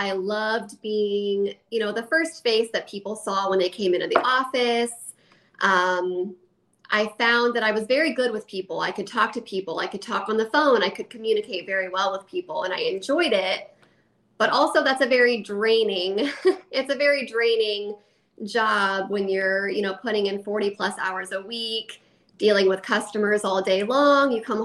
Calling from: Ohio, United States; I'm good. I'm calling in from Central Ohio.

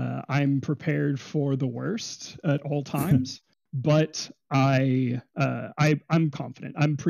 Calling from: San Diego, California, United States; I'm calling from rainy, miserable, dreary San Diego.

